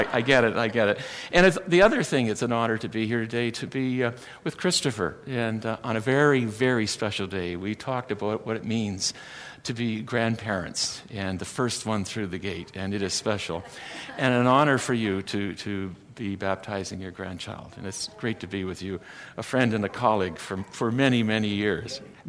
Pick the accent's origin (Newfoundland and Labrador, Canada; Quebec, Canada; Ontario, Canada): Ontario, Canada; London; when I was growing up in London, we had two stations, CFPL in London, and you had CKCO in Kitchener, and nothing else.